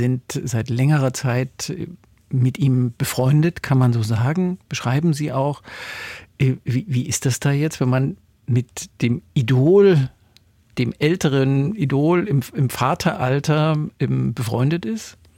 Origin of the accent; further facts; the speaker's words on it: Germany; Ich bin in der DDR aufgewachsen.